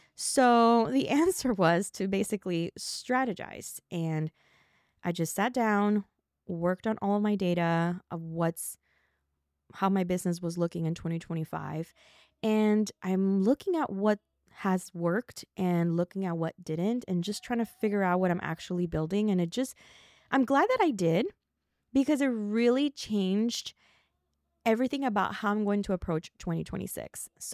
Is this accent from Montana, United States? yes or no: no; Florida, United States; I'm from Florida. My entire life, I've dealt with hurricanes. Like, that's just the weather we have. I'm Puerto Rican, you know, so Caribbean vibes for me.